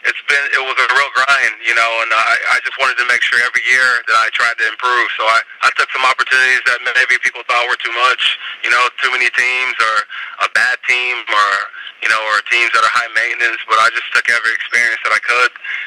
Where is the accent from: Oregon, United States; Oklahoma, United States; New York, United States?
Oklahoma, United States; Tulsa; so I decided to go back to my hometown of Tulsa and start coaching.